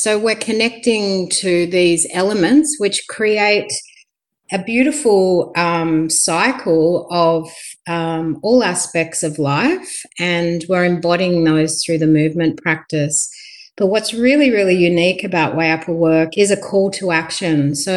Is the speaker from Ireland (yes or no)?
no; Sydney, New South Wales, Australia; now in Melbourne, Australia; I was born on Wurundjeri country and raised on Gadigal lands in Sydney, and I've been living down here on Wurundjeri country now for 10 years, but I have Bundjalung descendants as well.